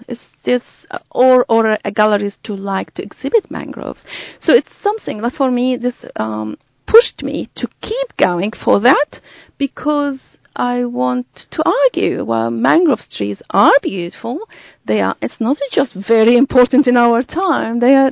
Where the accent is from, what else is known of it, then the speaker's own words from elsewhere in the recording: Larnaca, Larnaca District, Cyprus; now in United Arab Emirates; I mean, I'm from the Mediterranean. My family town is close to Turkey and Cyprus. Larnaca, where I got married.